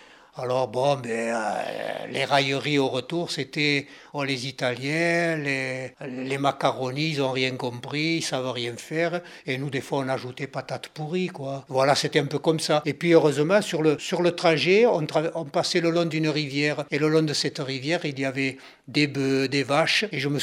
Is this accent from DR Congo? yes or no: no; Mielan, Occitanie, France; also born or lived in Gourgues; Et puis de Gourgues, nous avons quitté Gourgues et nous sommes partis à Mielan. À Mielan, dans le Gers, voilà, un tout petit village. On s'est adapté, on a vécu là. Il y a encore la maison familiale